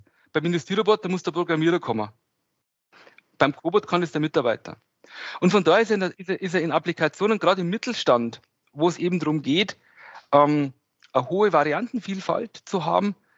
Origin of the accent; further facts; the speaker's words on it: Regensburg, Bavaria, Germany; Also ich komme hier aus Regensburg.